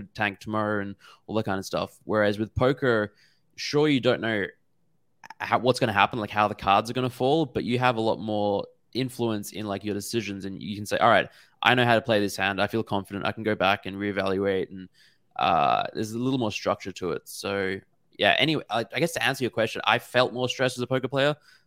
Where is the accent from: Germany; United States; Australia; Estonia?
Australia; I'm from Australia, I live in Brisbane, we'd flown down to Melbourne